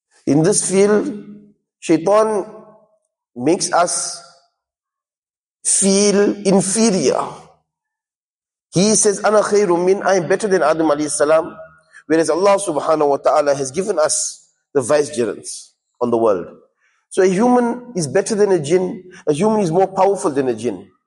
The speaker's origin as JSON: {"language": "English", "town": "Estcourt", "region": "KwaZulu-Natal", "country": "South Africa", "said": "I'm from Escort, not far from the Drakensberg"}